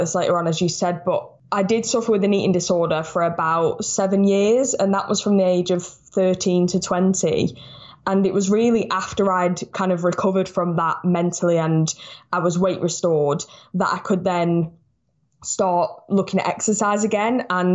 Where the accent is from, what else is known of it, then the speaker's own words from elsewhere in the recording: Blackpool, North West England, United Kingdom; moved away as an adult; now in London, United Kingdom; I'm currently living in London. I'm originally from Blackpool up in the north, but last year I decided I'm going to take the leap and I'm going to move to London